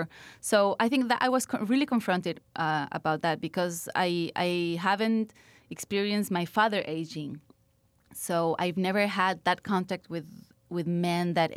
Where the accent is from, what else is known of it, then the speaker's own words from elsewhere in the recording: Buenos Aires, Argentina; What I did is I placed ads in the newspaper in my hometown in Buenos Aires.